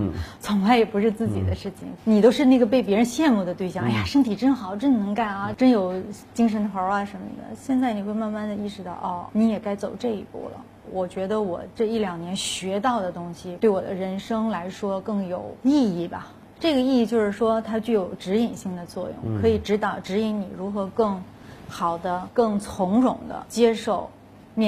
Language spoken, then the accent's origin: Chinese; Northeast China, China; 就是我们东北女孩挺坚强的，我生活在我出生在东北